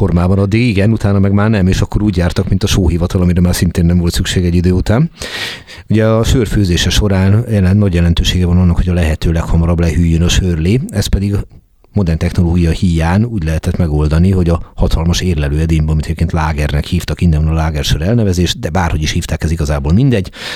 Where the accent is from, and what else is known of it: Budapest, Hungary; born or raised there